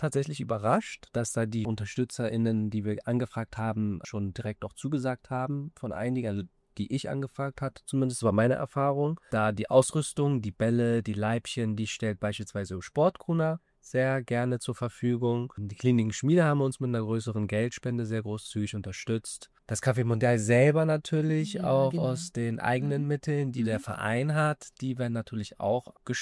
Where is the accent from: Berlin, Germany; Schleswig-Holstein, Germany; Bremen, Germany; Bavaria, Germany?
Berlin, Germany; auch von meiner Vita her als Jugendlicher im Hotspot, Multikulti-Hotspot Berlin aufgewachsen bin